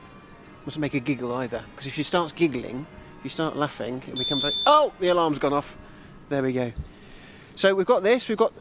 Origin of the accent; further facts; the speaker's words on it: Bristol, South West England, United Kingdom; I am from Bristol, but I'm trying to be as impartial as I can today.